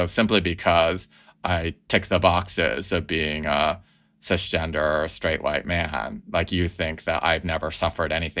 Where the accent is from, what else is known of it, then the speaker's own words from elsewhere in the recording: Colombia; So I want people to be able to rebut the idea of just because I say I'm from Colombia.